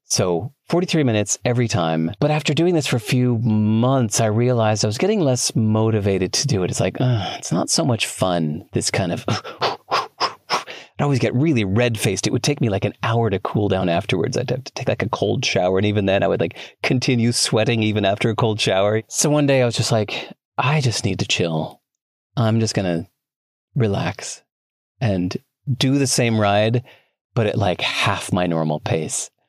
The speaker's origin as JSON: {"language": "English", "town": "Chicago", "region": "Illinois", "country": "United States", "tie": "born or raised there", "said": "I grew up in Chicago. I'm looking at dolphins."}